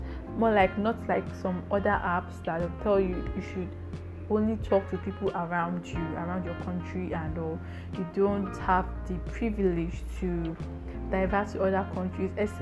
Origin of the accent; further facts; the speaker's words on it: Nigeria; I told him I'm from Nigeria